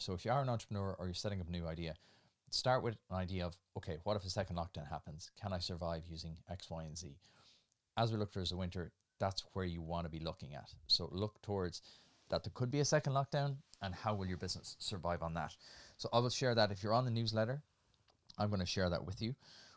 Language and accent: English; Nenagh, Munster, Ireland; We also have a shout out to my hometown of Nina